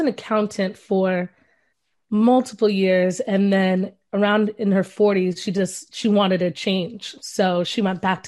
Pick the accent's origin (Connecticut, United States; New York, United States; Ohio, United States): New York, United States; Bronx; So I was born and raised in the Bronx, and I moved to Brooklyn about 4 years ago.